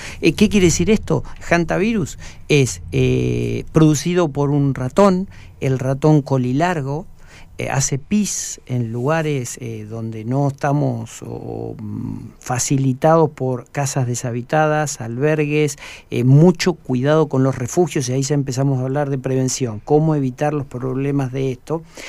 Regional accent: San Martín de los Andes, Neuquén, Argentina; yo soy nativo de San Martín de los Andes, que nos dedicábamos a jugar allá en San Martín de los, claro, Andes

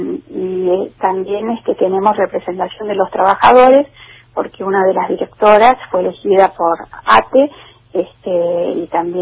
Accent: Argentina

